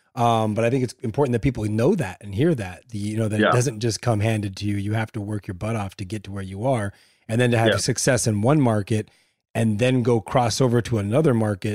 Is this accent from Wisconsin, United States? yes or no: no; La Puente, California, United States; I grew up in La Puente, a very predominantly Mexican area. However, I grew up there my whole life.